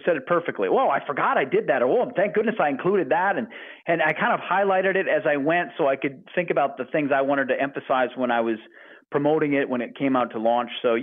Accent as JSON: {"language": "English", "region": "Minnesota", "country": "United States", "tie": "born or raised there", "said": "I'm from Minnesota originally."}